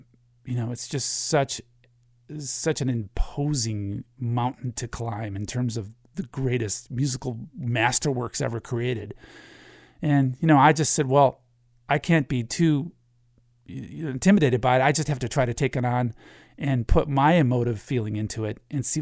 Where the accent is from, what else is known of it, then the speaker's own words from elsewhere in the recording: Ann Arbor, Michigan, United States; That picture was taken in high school. I grew up in Ann Arbor, Michigan, and she was the choir director at my high school.